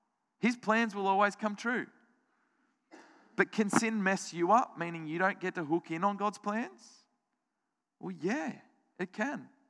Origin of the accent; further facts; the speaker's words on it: Australia; I'm an Australian citizen. I was born an Australian citizen.